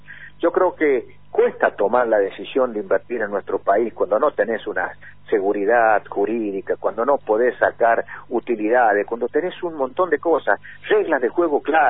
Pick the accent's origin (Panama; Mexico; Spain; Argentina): Argentina; somos dos accionistas argentinos, somos los dos argentinos contemporáneos, los dos 60 y tantos